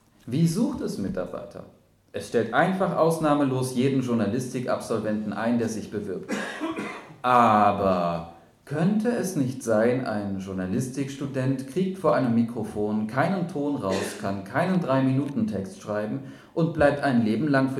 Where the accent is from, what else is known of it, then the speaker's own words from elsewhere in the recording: West Berlin, Berlin, Germany; Ich komme aus West-Berlin. Ich bin seit dem 1. September 1989 DDR-Bürger.